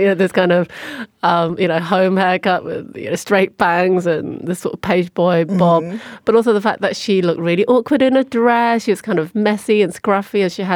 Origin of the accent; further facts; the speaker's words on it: England, United Kingdom; So when I was growing up in England, you know, it was a very homogenous small town outside of London and, you know, pretty conservative. And mine was only one of two Chinese families, I think, living there at the time.